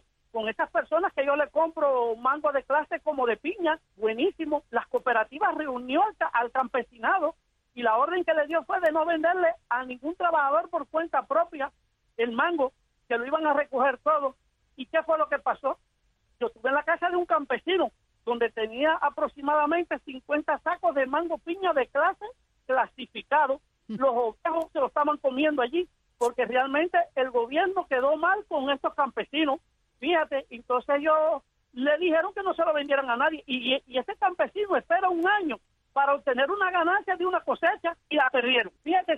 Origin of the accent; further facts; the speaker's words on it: Cuba; tenemos que resolverlo nosotros como cubanos